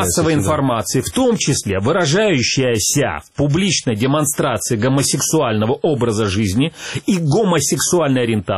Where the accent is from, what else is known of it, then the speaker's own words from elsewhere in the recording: Crimea, Ukraine; Я как нормальный крымчанин вообще берег крымскую природу, не отдыхал в Крыму.